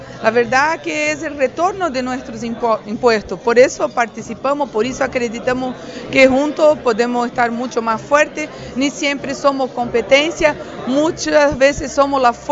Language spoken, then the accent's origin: Spanish; Balneario Camboriú, Santa Catarina, Brazil; yo por ejemplo vengo de Balneario Camboriú